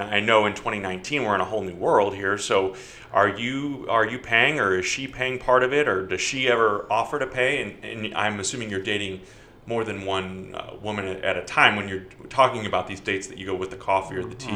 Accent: St. Louis, Missouri, United States; now in Southern Illinois, United States; I mean, obviously, I grew up in St. Louis, so everybody talks about St. Louis

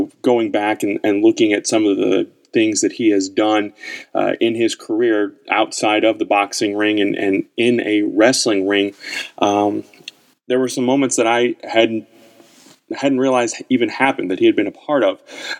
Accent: St. Louis, Missouri, United States; I think this was probably right before Mid-South really blew up in my area of growing up in St. Louis.

